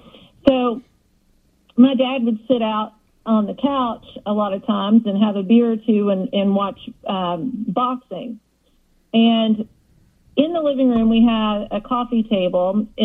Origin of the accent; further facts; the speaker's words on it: Ashland, Kentucky, United States; I'm born and raised in the Appalachian Mountains of Kentucky.